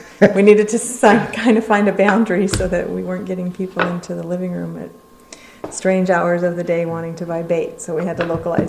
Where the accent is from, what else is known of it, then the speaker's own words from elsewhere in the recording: Iowa, United States; We're from Iowa.